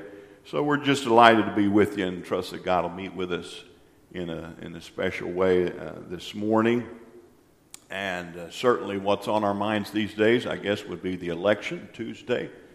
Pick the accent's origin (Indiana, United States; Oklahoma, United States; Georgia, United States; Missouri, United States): Oklahoma, United States; So, anyway, but I'm originally from Oklahoma. My wife's from Iowa.